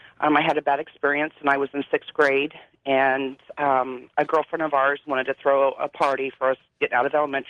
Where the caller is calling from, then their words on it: Nebraska, United States; from Nebraska.